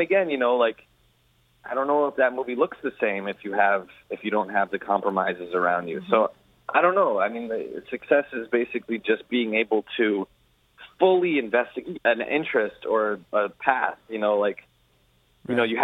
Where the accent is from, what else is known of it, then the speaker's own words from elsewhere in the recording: New York, United States; But it was the first time I saw, growing up in New York, there's no such thing as like racism.